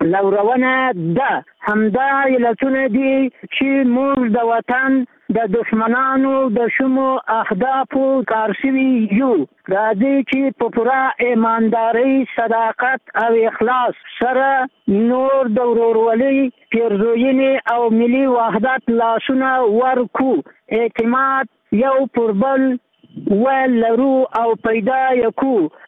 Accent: Afghanistan; بلکې زما په نظر په اول قدم کې د دې بدمرغیو سبب پخپله موږ افغانان یو

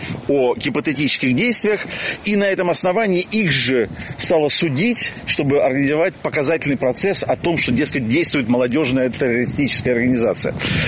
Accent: Ukraine; born there; ну, я, собственно, сам родился в Украине

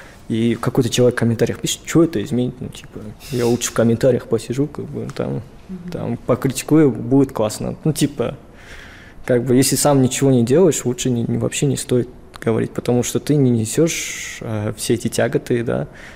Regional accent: Kazakhstan; я сам казах, я хочу, чтобы Казахстан стал демократичным.

